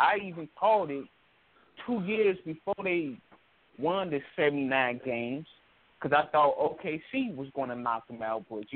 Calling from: Chicago, Illinois, United States; calling from Chicago.

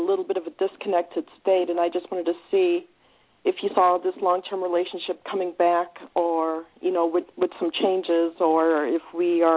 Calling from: Michigan, United States; You certainly can. I'm calling from Michigan.

